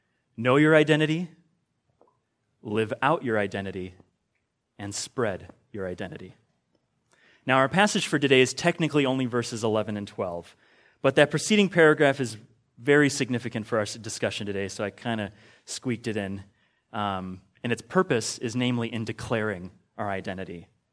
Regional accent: Wisconsin, United States; I was born and raised and currently live in Wisconsin. I am a Wisconsinite.

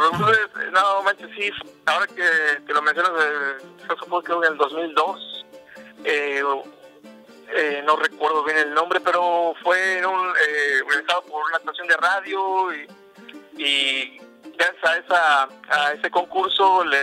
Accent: Veracruz, Mexico; moved away as an adult; also born or lived in Mexico City; me salí del puerto de Veracruz en el 2003, terminando la carrera de comunicación ahí en la Universidad Veracruzana

